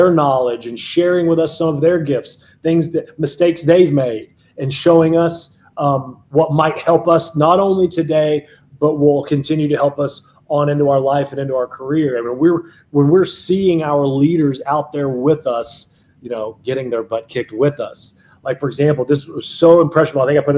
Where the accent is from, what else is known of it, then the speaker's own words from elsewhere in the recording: Kentucky, United States; I'm from Kentucky.